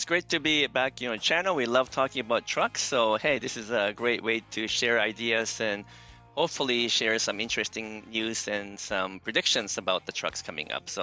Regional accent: Japan; also born or lived in United States / Canada; So I'm again … born and raised in Japan, but got educated in the U.S. and Canada. So I went to high school in the U.S., also in Canada.

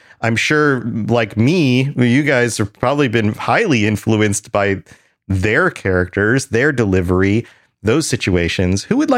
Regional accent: United States; That's what I'm getting to, is that as an American, we often hear, say, UK accents as being slightly elevated from our common speech.

